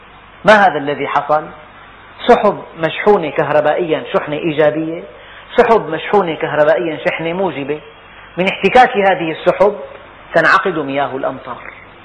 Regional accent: Damascus, Damascus Governorate, Syria; يعني بلدنا دمشق معدل أمطارها السنوي

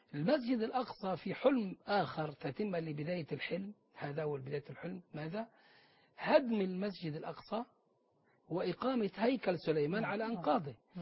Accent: Egypt; وعندنا في مصر.

